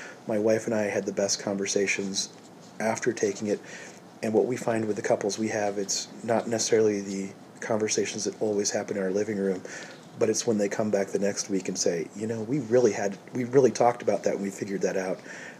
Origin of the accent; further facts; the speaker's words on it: Windsor Heights, Iowa, United States; I grew up here in central Iowa. I grew up in Windsor Heights and went to school at Northeast Missouri State.